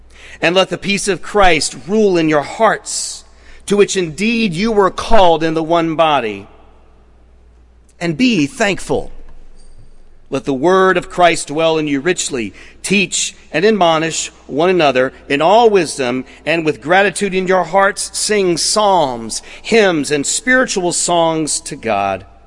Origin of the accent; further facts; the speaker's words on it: Raleigh, North Carolina, United States; In those rare instances growing up in Raleigh when measurable snowfall actually fell, my brother and I would be forced to submit to a highly involved dressing ritual